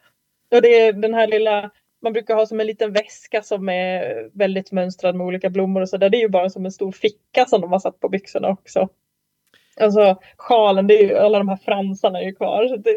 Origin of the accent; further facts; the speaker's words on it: Dalarna County, Sweden; jag är ju uppväxt i Dalarna, och då hade vi Falukuriren hemma när jag var barn